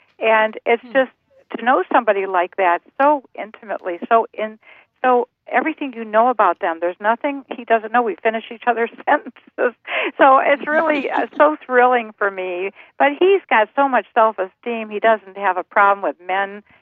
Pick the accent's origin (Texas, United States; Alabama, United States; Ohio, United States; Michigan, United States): Ohio, United States; Cleveland; born there; I was born in Cleveland, Ohio in 1944, right at when the baby boomers were about to emerge.